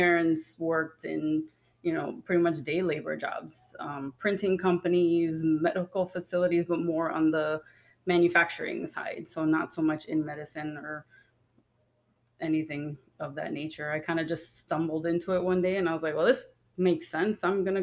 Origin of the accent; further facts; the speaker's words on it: Miami, Florida, United States; Growing up in Miami, I just, for some reason, was always the nerd.